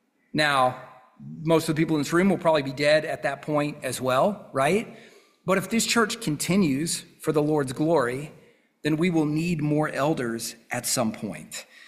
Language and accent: English; South Carolina, United States; now in North Carolina, United States; I thought, well, I grew up in South Carolina. How different could sport things be in North Carolina?